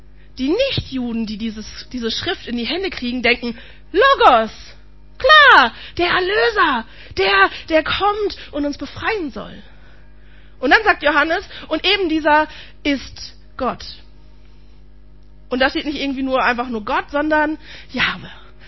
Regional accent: Berlin, Germany; accent: Berlin; Also ich bin Berliner. Wer das an meiner Berliner Schnauze noch nicht rausgefunden hat, ich bin Westberliner Kind. Also ich bin ungefähr ein Jahr vor der Mauer, bevor die Mauer gefallen ist, geboren. Also Westberlin ist auch so relativ bei mir. Aber Berlin.

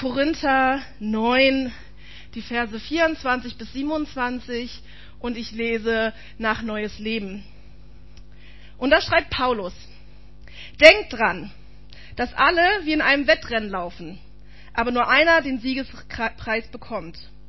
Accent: Berlin, Germany; als Berliner finde ich das ja ganz charmant

